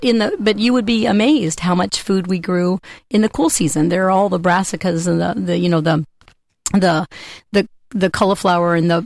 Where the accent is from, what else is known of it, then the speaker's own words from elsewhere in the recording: Midwest, United States; I'm from the Midwest. I grew up on a farm, and it's funny, I say I've kind of come full circle.